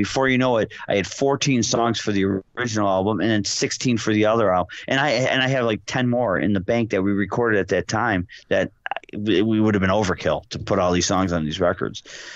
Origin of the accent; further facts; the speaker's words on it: Buffalo, New York, United States; I have this great guitar player, Art Kalenda, from my hometown of Buffalo.